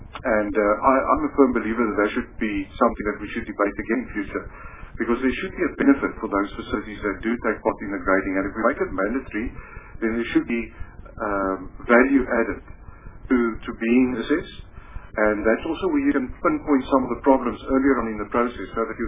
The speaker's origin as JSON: {"language": "English", "town": "Cape Town", "region": "Western Cape", "country": "South Africa", "said": "because I come from the Cape Town."}